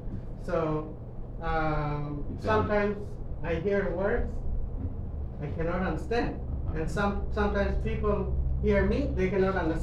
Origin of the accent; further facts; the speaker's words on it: Bangladesh; now in United States; we have been living here about 6 years in the United States. I came from Bangladesh